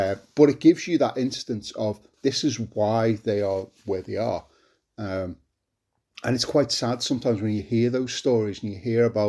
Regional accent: Liverpool, North West England, United Kingdom; I'm from Liverpool, and that's my story growing up.

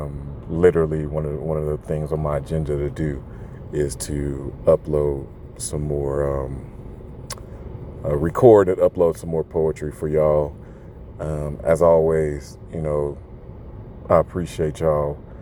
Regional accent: the South, United States; accent: Southern; my thick Southern accent comes out. So if y'all feel like, oh my god, like he's doing a bit, no, that's just that's just really how I sound, you know, when I become comfortable. But so yeah, your boy got thick roots in the South.

